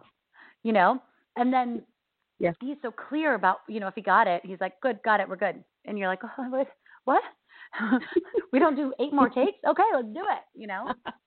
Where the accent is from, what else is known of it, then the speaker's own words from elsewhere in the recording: Virginia, United States; also born or lived in New York; I was made in New York, but I grew up in Virginia.